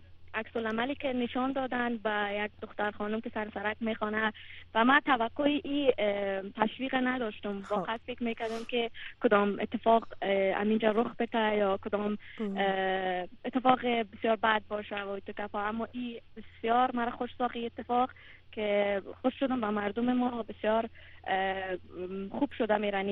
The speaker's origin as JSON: {"language": "Persian", "country": "Afghanistan", "said": "در بند راک هستیم که کل ما افغان هستیم به نام"}